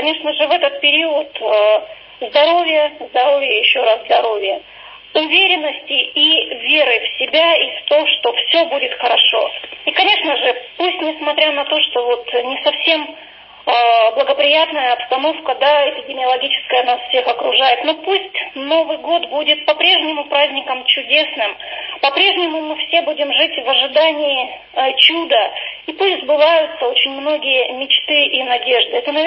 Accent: Irkutsk, Irkutsk Oblast, Russia; я родилась в Ленинском округе. Меня крестили родители в Ленинском округе. Долгое время я жила в Ленинском округе. И вот так судьбой, видимо, как-то вот получилось, что теперь работаю здесь, в Ленинском округе.

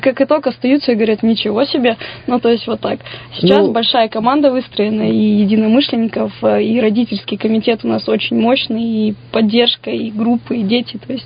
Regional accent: Cheremkhovo, Irkutsk Oblast, Russia; Родом из Черемхова.

